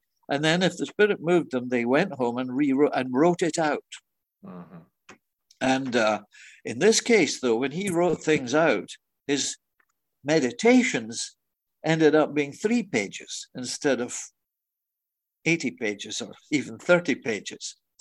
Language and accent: English; Edinburgh, Scotland, United Kingdom; I'm from Edinburgh myself and I know Dalkeith, but I haven't been at the graveyard.